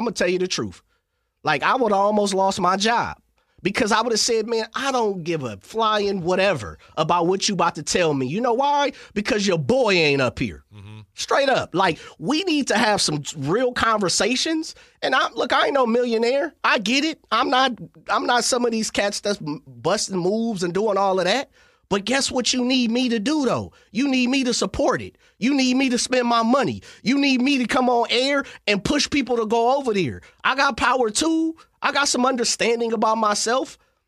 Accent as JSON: {"language": "English", "town": "Sacramento", "region": "California", "country": "United States", "tie": "born or raised there", "said": "as somebody born and raised in Sacramento"}